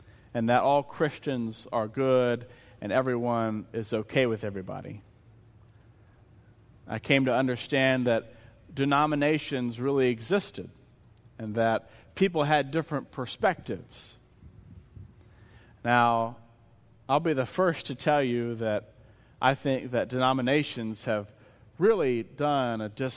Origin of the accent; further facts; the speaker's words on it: Searcy, Arkansas, United States; Many of you know that I grew up in Searcy, and my home church is First Methodist in Searcy.